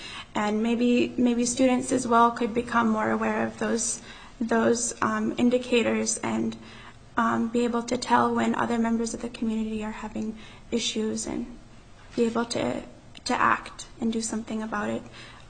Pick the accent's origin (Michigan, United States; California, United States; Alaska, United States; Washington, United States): Alaska, United States; Pilot Station; I have a cousin who committed suicide, a cousin that I grew up with in Pilot Station, Alaska.